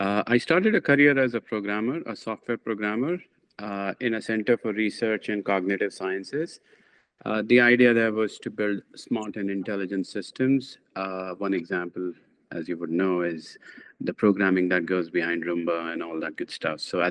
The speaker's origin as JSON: {"language": "English", "country": "India", "tie": "born or raised there", "moved": "as an adult", "lives_now": "Japan", "said": "I'm originally from India. I spent my first 25 years there."}